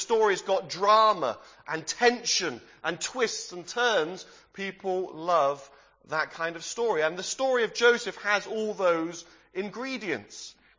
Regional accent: Bradford-on-Avon, South West England, United Kingdom; now in Sheffield, United Kingdom; I'm originally from the West Country, from a little town called Bradford-on-Avon. I've been serving the Lord in the church in Sheffield for the last 10 years

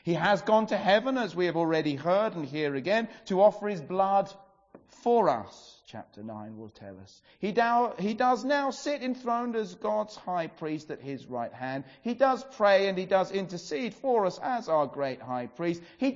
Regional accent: England, United Kingdom; not because we're English with a stiff upper lip

